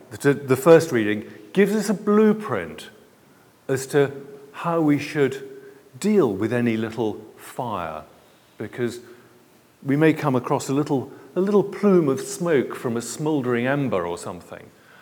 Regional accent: United Kingdom; And we're terribly British.

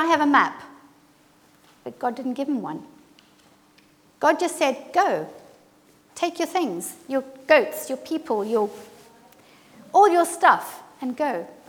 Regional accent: Zimbabwe; And it looks a bit African, and I come from Zimbabwe, so that's why I like it.

